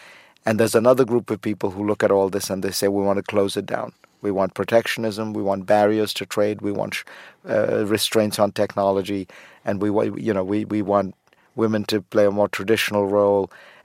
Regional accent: India; because I'm not just from India, I'm an Indian Muslim

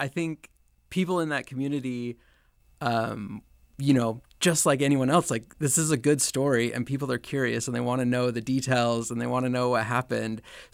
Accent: Yakima, Washington, United States; I grew up in Yakima, so I'm from Eastern Washington.

